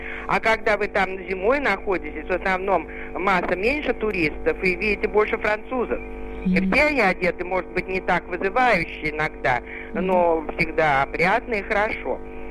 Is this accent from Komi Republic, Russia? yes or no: no; Moscow, Russia; Я москвичка.